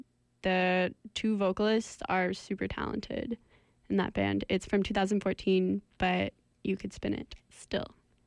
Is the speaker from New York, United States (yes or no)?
no; Seattle, Washington, United States; now in Vancouver, Canada; I grew up in Seattle, more specifically the suburbs of Seattle, but found myself in Vancouver.